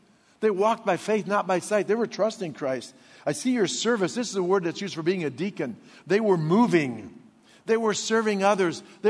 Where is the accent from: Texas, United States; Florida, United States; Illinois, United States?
Illinois, United States; Where I grew up in Illinois, you had a hallway right beside your classroom where you put your boots or your coats if it was raining or snowing or whatever.